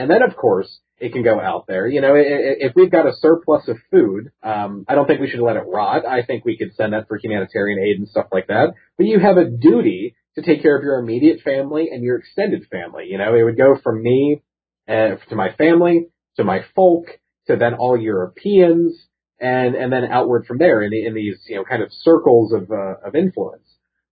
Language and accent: English; Maryland, United States; Now, growing up in Maryland, I was only a couple hours drive from pretty much all of the War Between the States sites.